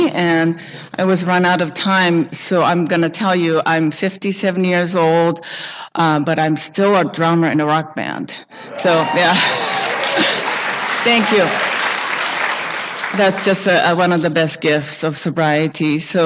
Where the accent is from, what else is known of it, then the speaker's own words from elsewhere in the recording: Japan; Growing up in Japan, I just didn't belong, really.